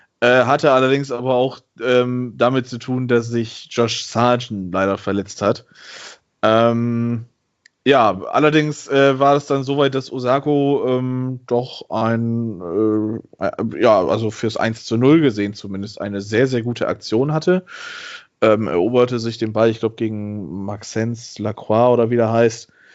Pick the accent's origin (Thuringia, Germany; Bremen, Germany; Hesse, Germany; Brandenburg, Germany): Bremen, Germany; Als Bremer darf man sich, glaube ich, einfach nur in den Arsch beißen.